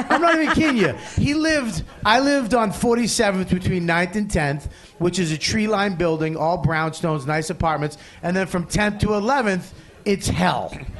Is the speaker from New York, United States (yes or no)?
yes; Nyack, New York, United States; We're from Nyack.